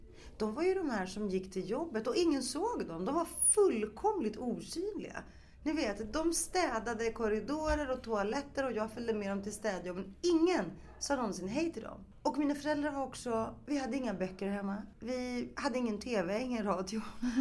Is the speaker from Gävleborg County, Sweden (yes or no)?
no; Rinkeby, Stockholm County, Sweden; jag kommer ju från Rinkeby, att sjunga ut som kvinna, det har sitt pris.